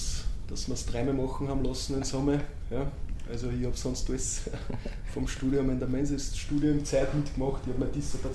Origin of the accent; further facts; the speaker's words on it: Steyr, Upper Austria, Austria; also born or lived in Styria; Nein, ich bin geborener Steirer, sondern eigentlich nach Niederösterreich mit meinen Eltern gezogen, glaube im Volksschulalter. Und bin aber dann nach der Volksschule wieder in Steyr in die Schule gegangen